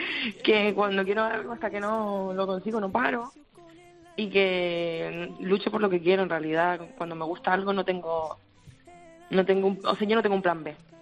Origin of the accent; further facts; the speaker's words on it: Canary Islands, Spain; moved away; Pues salí de Canarias para venirme a hacer musical.